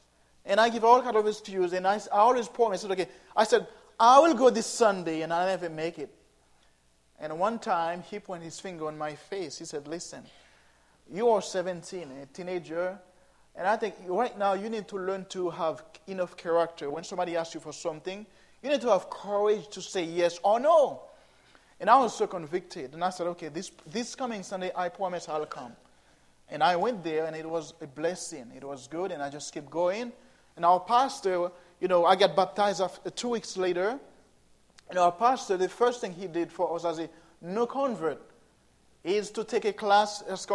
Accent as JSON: {"language": "English", "country": "Haiti", "tie": "born or raised there", "second_language": "English", "said": "I was born and raised in Haiti. You know, Haiti is my homeland. And this is why, when I first come here, I had to learn to speak just like you a little bit. I'm still learning English"}